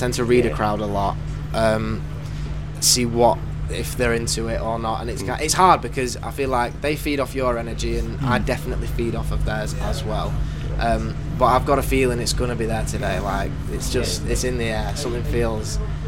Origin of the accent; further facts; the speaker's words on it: Doncaster, Yorkshire and the Humber, United Kingdom; Yeah, I sold out my hometown show at Doncaster Dome.